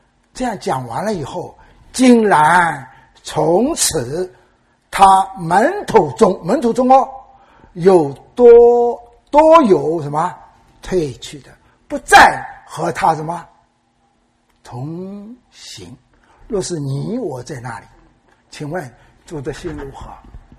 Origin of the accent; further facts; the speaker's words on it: China; 让他们了解我们中国人开放了，我们的基督教什么也可以自由传了。